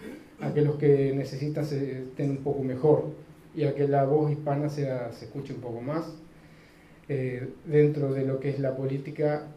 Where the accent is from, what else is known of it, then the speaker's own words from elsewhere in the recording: Uruguay; now in Sweden; Yo me mudé a Suecia hace 4 años más o menos, y en Uruguay, de donde vengo, siempre me gustó estar ayudando a las diferentes minorías